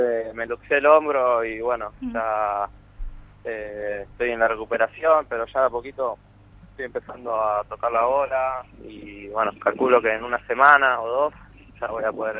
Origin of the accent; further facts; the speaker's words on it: La Plata, Buenos Aires Province, Argentina; En La Plata, yo soy de La Plata